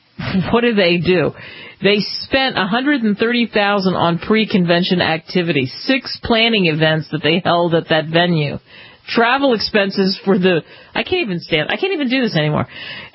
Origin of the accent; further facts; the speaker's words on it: Woodcrest, New Jersey, United States; When I was a kid, we had a post office close to where I grew up in Woodcrest, New Jersey.